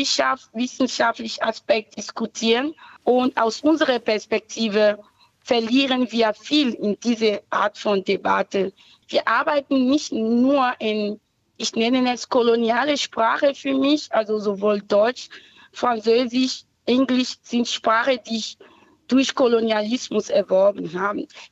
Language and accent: German; Benin; German is a second language; Ich komme aus Benin, aber aus das Land Benin, ehemalige Dahomey.